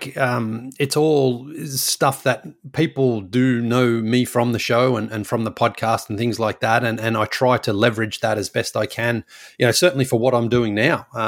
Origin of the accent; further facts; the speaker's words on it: Australia; I left home when I was 22 and growing up in Australia, you know, it's a great country to grow up in.